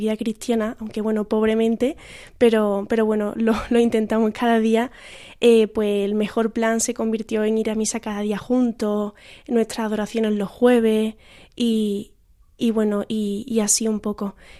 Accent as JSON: {"language": "Spanish", "town": "Córdoba", "region": "Andalusia", "country": "Spain", "said": "soy de Córdoba."}